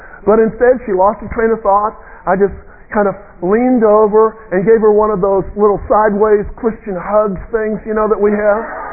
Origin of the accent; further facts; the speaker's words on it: Tennessee, United States; accent: Southern; My Southern accent really began to kick in. I even did the little Tennessee thing with the question marks at the end.